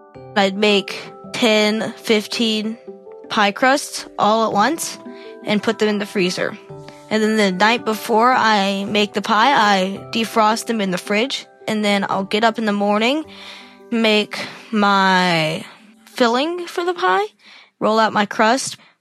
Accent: Alabama, United States; from Alabama, and I'm 12.

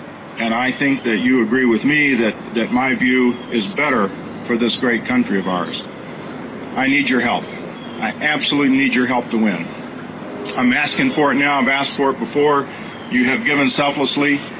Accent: Texas, United States; also born or lived in Pennsylvania; now in Minnesota, United States; about being born in Pennsylvania and growing up in Texas and spending my life in the Marine Corps and then retiring here to the beautiful state of Minnesota

